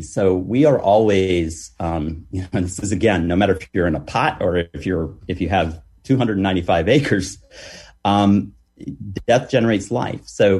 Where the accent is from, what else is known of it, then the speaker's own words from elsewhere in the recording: North Carolina, United States; where I grew up in Allegheny County, North Carolina